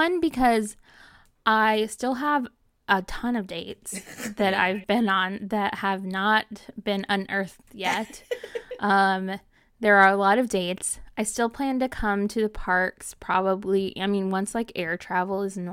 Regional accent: Mesquite, Texas, United States; No, I grew up in Dallas.

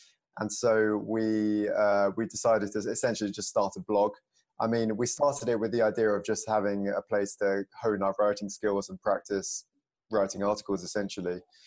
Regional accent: London, United Kingdom; I am born and bred in London.

